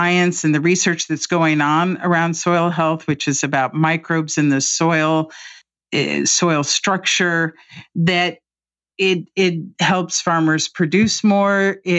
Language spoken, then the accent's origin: English; Indianapolis, Indiana, United States; I grew up in Indianapolis on a very conservative side of town, and my parents were the only Democrats in their polling district